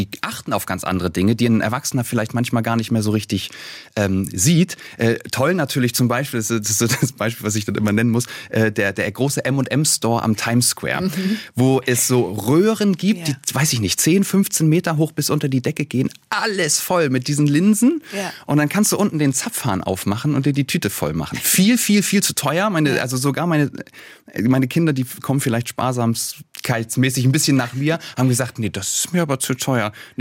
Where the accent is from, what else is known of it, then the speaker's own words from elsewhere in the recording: Kiel, Schleswig-Holstein, Germany; Ich komme aus Kiel von der Ostseeküste und direkt nebenan liegen Kalifornien und Brasilien.